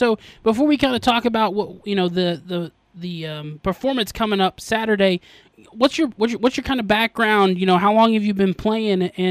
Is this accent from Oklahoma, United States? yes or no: yes; Adair, Oklahoma, United States; I'm an Okie myself, originally from Oklahoma. Grew up in Adair, Oklahoma.